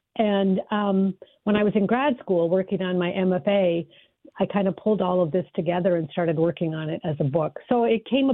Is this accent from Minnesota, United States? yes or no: yes; Duluth, Minnesota, United States; it's about growing up in Duluth, and it essentially covers 2 years of my life when I was a small child, maybe the years I was 8 and 9.